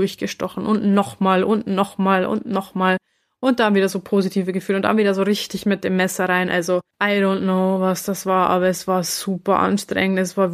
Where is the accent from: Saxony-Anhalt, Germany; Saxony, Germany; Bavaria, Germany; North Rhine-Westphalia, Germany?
Bavaria, Germany; Passau; in Passau, wo ich herkomme, ursprünglich